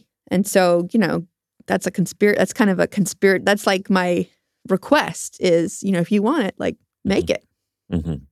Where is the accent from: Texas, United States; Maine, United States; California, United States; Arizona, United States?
Maine, United States; We had a huge migration to my home state during the pandemic